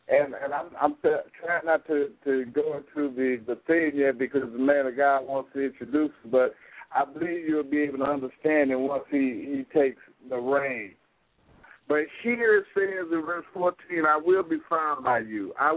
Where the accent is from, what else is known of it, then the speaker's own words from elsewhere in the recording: Gary, Indiana, United States; growing up in the Laney Project, who shout out for the Laney in Gary, Indiana. I mean the City of Glory, Indiana.